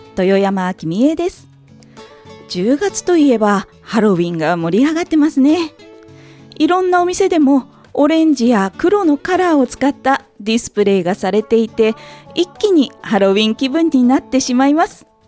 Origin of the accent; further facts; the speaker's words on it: Chiba, Japan; 千葉県生まれ千葉県育ちの私がいろんな切り口から紹介していきます